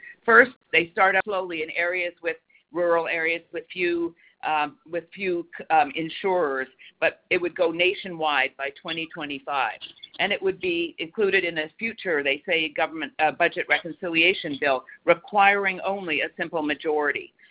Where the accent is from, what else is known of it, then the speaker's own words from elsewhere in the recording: Canada; And I'm Canadian. I grew up under single payer.